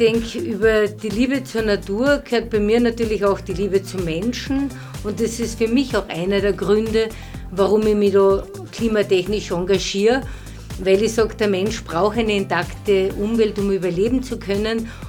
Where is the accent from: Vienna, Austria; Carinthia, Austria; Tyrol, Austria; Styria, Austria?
Carinthia, Austria; wir sind Exilkärntner. Und ja, ich lebe mittlerweile seit 30 Jahren in Niederösterreich und mein Mann seit 35 Jahren